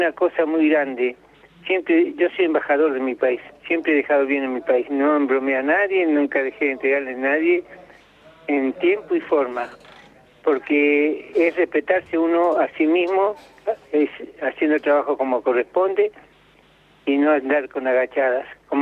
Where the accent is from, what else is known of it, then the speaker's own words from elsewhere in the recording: Trelew, Chubut, Argentina; soy de Trelew, yo, del Chubú.